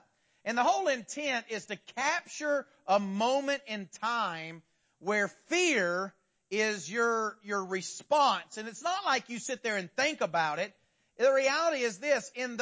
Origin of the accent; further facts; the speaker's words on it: Pennsylvania, United States; there was a time when we were growing up in Pennsylvania. My high school days were spent in Pennsylvania.